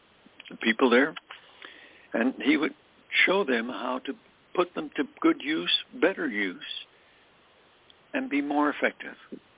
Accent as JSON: {"language": "English", "region": "Pennsylvania", "country": "United States", "tie": "born or raised there", "said": "He went to school up in Mansfield, Pennsylvania, Mansfield University, close to my hometown."}